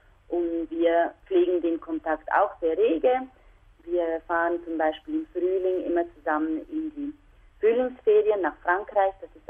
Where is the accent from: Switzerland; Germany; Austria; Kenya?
Switzerland; also ich bin ja hier in der Schweiz geboren und aufgewachsen